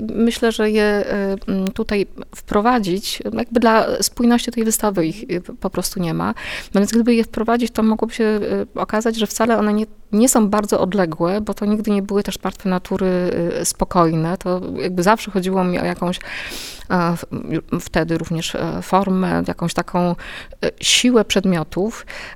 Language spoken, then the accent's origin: Polish; Lesser Poland, Poland; ja wyrosłam z domu, w którym ja jestem spod Oświęcimia, generalnie niedaleko.